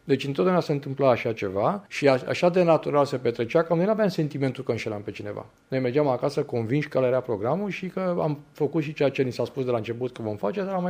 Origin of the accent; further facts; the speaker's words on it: Oltenița, Călărași County, Romania; Eu vin dintr-un oraș mic, făcut faimos după Revoluție, vin din Oltenița, din județul Călăraș, unde s-a născut fostul președinte Ion Iliescu, unde erau doar 6 școli gimnaziale, atât, și 2 licee.